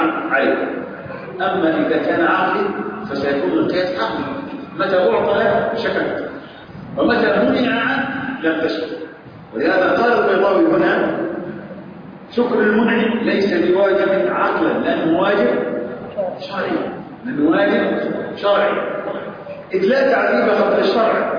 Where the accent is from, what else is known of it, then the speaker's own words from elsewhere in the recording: Aswan, Aswan Governorate, Egypt; أنا أفتخر بأن بلدي أسوان لها ديوان، ديوان أهل أسوان موجود في أربع مجلدات في مكتبة الأزهر